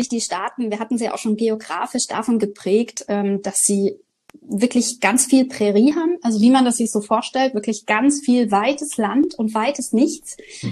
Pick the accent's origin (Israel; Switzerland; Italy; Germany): Germany; als Deutsche ist man dann schon, ne, nochmal was anderes als so